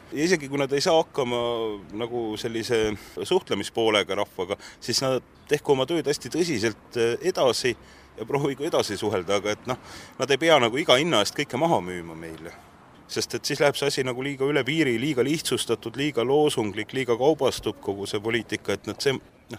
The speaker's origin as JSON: {"language": "Estonian", "town": "Tallinn", "region": "Harju County", "country": "Estonia", "lives_now": "Haapsalu, Estonia", "said": "ma olen ju Tallinnast pärit, töötasin Tallinnas pikalt ja kui ma Haapsallu elama tulin"}